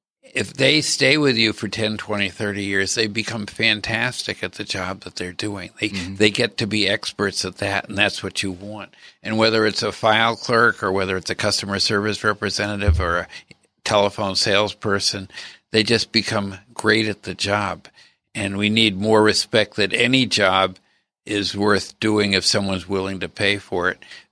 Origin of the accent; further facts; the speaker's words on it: Boston, Massachusetts, United States; the fact that I grew up in Boston was relevant to having some sense of entrepreneurial activity.